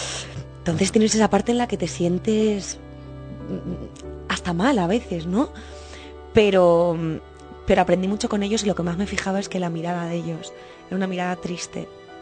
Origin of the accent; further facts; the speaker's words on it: Canary Islands, Spain; yo soy canaria como Roberto y como Ale García